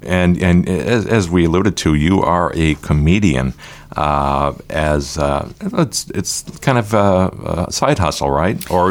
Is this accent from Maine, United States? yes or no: yes; Portland, Maine, United States; in my hometown of Portland, Maine, on a day like this in November?